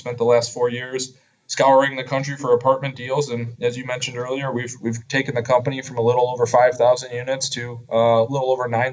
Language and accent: English; Madison, Wisconsin, United States; my wife, who's from Minneapolis, and I grew up in Madison, Wisconsin, had always thought about moving back to the Midwest.